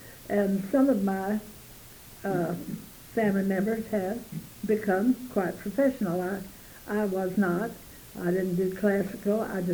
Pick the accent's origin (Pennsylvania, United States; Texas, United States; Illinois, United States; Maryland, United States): Texas, United States; Round Rock; Growing up in Round Rock was a real treat because we had a creek, a nice little creek going through there, where we could go swimming.